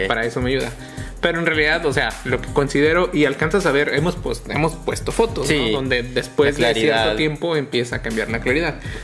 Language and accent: Spanish; Mexico; Pero así somos los mexicanos.